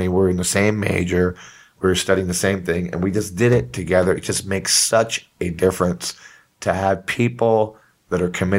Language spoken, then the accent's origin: English; Puerto Rico; I'm from Puerto Rico, and there's a saying in Spanish